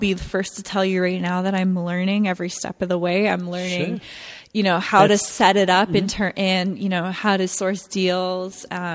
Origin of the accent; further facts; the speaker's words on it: Elmira, Ontario, Canada; I was born and raised in Waterloo, actually out in the country, out in Elmira.